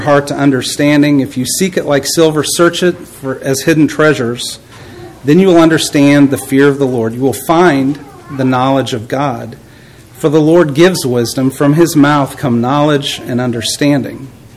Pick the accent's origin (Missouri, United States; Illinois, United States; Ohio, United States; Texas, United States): Illinois, United States; Pekin; So I'm at Prince Road a lot, but I'm from Pekin, Peoria, Illinois.